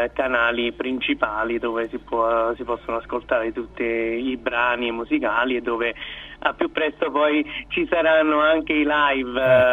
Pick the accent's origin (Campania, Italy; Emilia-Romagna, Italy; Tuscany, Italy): Campania, Italy; Pomigliano d'Arco; sono napoletano, della provincia di Napoli, di Pomigliano d'Arco